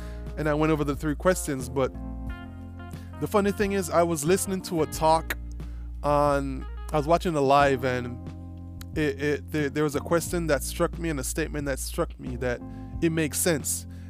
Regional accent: Montego Bay, Saint James, Jamaica; I remember when I was growing up, we had pen pals, and I grew up in Montego Bay, Jamaica. Jamaica, I come from, yeah, man.

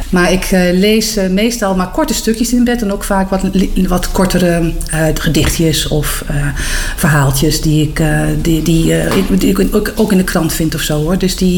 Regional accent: Nijverdal, Overijssel, Netherlands; moved away as an adult; Ik kom uit Nijverdal. Mensen kennen dat misschien niet, maar Hellendoorn is wel bekend in Nederland. Vanwege het avonturenpark wat daar is. Dus daar ben ik opgegroeid en daar heb ik gewoon tot mijn 19e.

